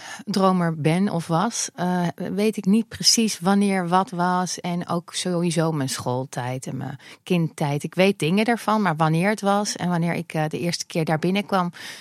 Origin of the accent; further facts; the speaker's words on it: The Hague, South Holland, Netherlands; Ik kom uit Den Haag nog steeds. Dus het was ook niet om de hoek voor ons.